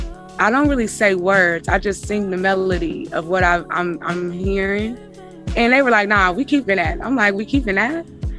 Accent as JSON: {"language": "English", "town": "Richmond", "region": "Virginia", "country": "United States", "said": "Again, I'm from Richmond. I just be wanting to make sure my hair looking cute on stage."}